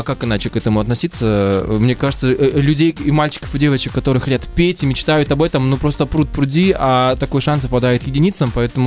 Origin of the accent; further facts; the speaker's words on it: Magadan, Magadan Oblast, Russia; Я из Магадана, поэтому, знаете, мне кажется, у меня аллергия еще на холод, на снег, на все, что с ним связано.